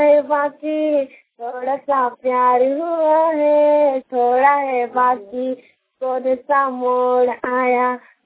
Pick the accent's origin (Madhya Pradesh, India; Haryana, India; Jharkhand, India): Jharkhand, India; Bhurkadi; होकर मैं मेरा गांव का नाम भुरकाडी है। मैं जिला पुलिस हूँ, थाना जादूगोड़ा और शासन वाली।